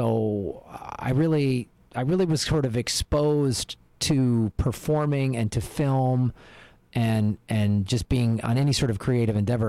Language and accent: English; Chicago, Illinois, United States; I'm originally from Chicago.